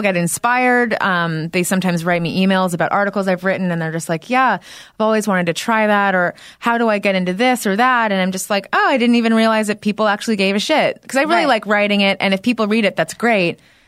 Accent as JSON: {"language": "English", "region": "New Hampshire", "country": "United States", "lives_now": "Los Angeles, United States", "said": "No, I'm from New Hampshire."}